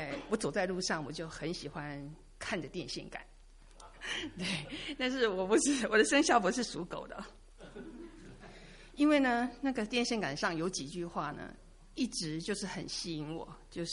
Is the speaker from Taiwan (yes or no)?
yes; Taiwan; 我来自台湾。我们家是一个就是非常的民间信仰的一个家庭，